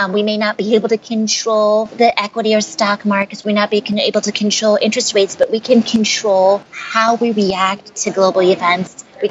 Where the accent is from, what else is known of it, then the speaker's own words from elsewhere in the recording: New York, United States; born there; also born or lived in Texas / Netherlands / Japan; now in Washington, D.C., United States; And growing up, I was born in New York, and I lived in Texas, the Netherlands, Japan, and I've settled here in the Washington, D.C. area.